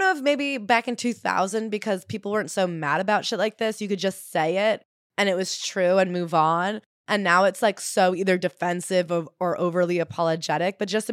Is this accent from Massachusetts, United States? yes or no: no; New Jersey, United States; I think because I'm from Jersey, which gets shit on, but it is in fact the Garden State.